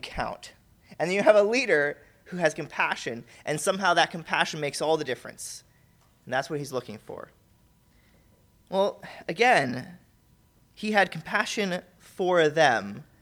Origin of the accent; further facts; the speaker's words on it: Scranton, Pennsylvania, United States; I'm not from the South, I gotta stop saying that. It's not true, I'm from Scranton, but I've lived in the South for the last 8 years